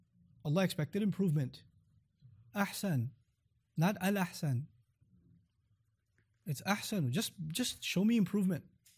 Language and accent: English; Pakistan